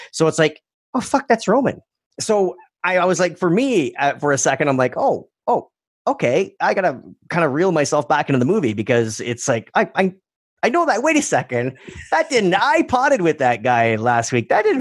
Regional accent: Canada; Excuse my ignorance. We are Canadian.

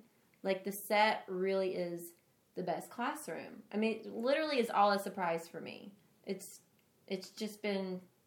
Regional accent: Tennessee, United States; I grew up in Tennessee. Like, this was never on my radar.

